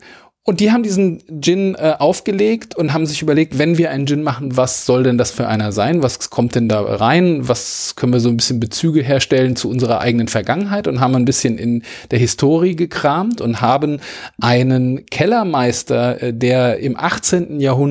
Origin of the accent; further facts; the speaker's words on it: Wiesbaden, Hesse, Germany; ich komme aus Wiesbaden, an Wiesbaden grenzt der Rheingau